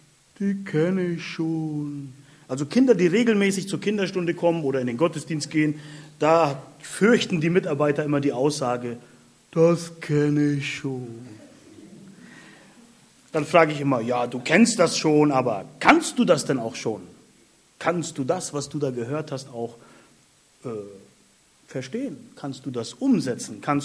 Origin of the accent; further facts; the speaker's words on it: Mecklenburg-Vorpommern, Germany; Ich komme ursprünglich aus Mecklenburg-Vorpommern, also bin ein Original-Ost.